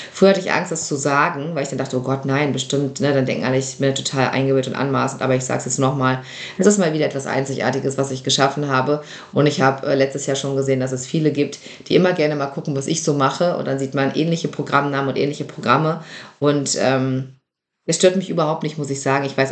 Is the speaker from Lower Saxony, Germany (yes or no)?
yes; Lower Saxony, Germany; Bei uns in Niedersachsen gibt es das nicht.